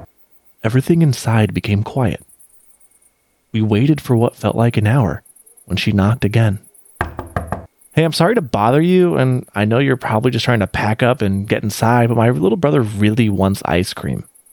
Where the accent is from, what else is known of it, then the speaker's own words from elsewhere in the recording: Newark, New Jersey, United States; I grew up in Newark, New Jersey, in the late 1970s, when the crime from the city of New York was spilling out left and right.